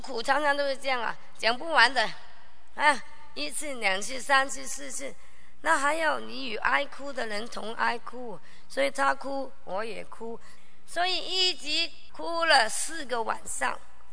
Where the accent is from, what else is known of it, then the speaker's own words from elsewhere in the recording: Guangdong, China; 广东人不吃最后一块的，我也不知道为什么，我是广东人。